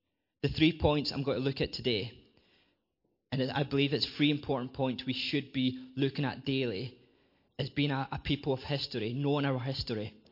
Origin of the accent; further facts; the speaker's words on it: Scotland, United Kingdom; I am from west of Edinburgh, in a little village, or a collection of villages called West Lothian.